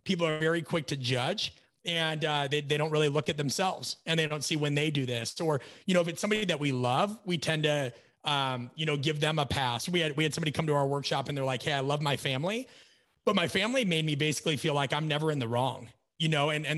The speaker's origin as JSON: {"language": "English", "town": "Omaha", "region": "Nebraska", "country": "United States", "tie": "born or raised there", "said": "I'm very proud of where I come from. I'm very proud that I grew up in Omaha, Nebraska. We have a Midwest mindset. I could not have asked for a better place to grow up."}